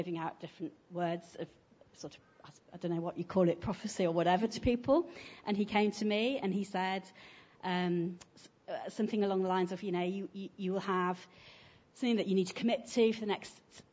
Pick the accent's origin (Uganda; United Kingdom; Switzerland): United Kingdom; Yorkshire and the Humber; So I grew up in Yorkshire, and there was this barn which had old coach seats in it